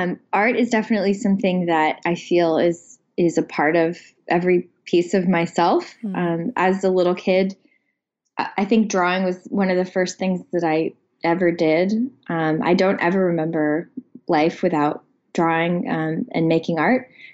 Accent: Houston, Texas, United States; And I grew up in Houston, which has a pretty amazing, art and theater and, dance, just like lots of culture in Houston.

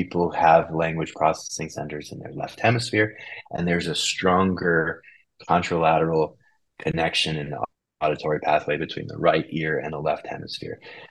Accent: New York, United States; first language English; I grew up in New York. I've been a native English speaker my whole life.

